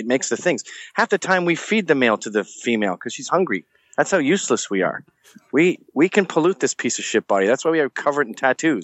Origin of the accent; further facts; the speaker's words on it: Scotland, United Kingdom; I'm from Scotland, you know. What's that you got?